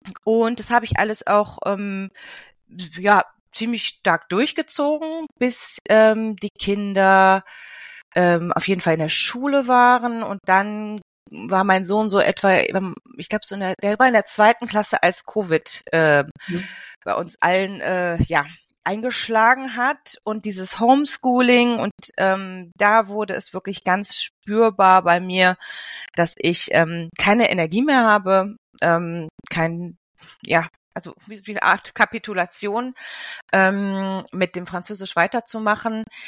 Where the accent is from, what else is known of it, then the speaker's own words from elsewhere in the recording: Germany; Ich bin Deutsch-Französin. Das heißt, ich habe eine deutsche Mama und einen französischen Papa. Ich bin aufgewachsen in Deutschland. Also wirklich ausschließlich in Deutschland und habe meine Zweisprachigkeit vor allem durch meine Großeltern in Frankreich erworben als Kind